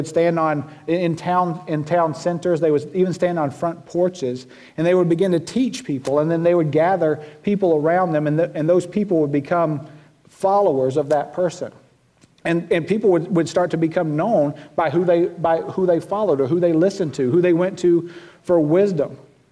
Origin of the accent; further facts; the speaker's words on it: Southern United States, United States; accent: southern; I haven't lost my southern accent yet, you can tell. We just moved up here this past summer